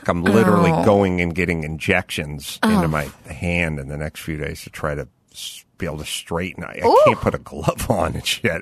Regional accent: North Hollywood, California, United States; Yeah, I grew up in the San Fernando Valley.

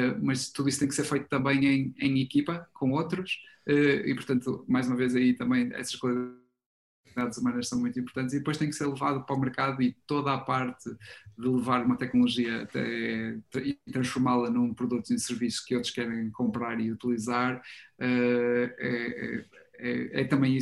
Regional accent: Porto, Norte, Portugal; moved away; also born or lived in Germany; vários sítios, mas depois aterrámos, entre aspas, no Porto, e vivi a maior parte da minha infância e juventude no Porto, antes de ir para a Alemanha.

